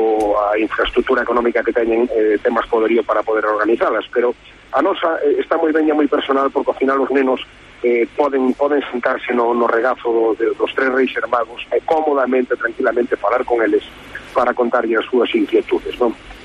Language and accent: Galician; Maceda, Galicia, Spain; como somos de Maceda, nos mollamos, que non pasa nada